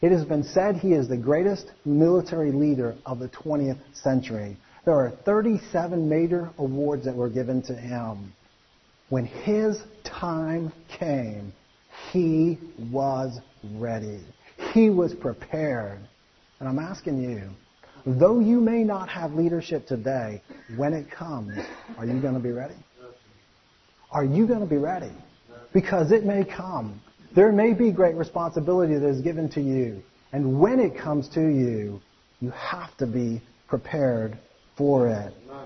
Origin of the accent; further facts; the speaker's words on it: United States; I'm an American, but I'd heard his name